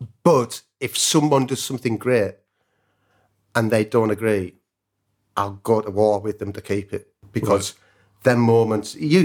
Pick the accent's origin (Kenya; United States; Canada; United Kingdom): United Kingdom; North West England; Mate, I'm a welder from Cumbria.